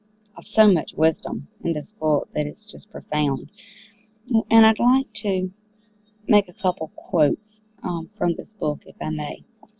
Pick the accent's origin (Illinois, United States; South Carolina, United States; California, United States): South Carolina, United States; from South Carolina in the United States